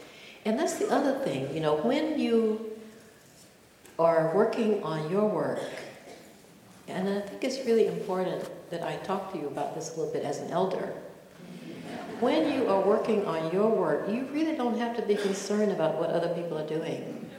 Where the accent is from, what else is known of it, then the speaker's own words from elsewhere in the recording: Eatonton, Georgia, United States; But I grew up in Eatonton, Georgia, actually not even in the town, way out in the beautiful, luckily beautiful countryside.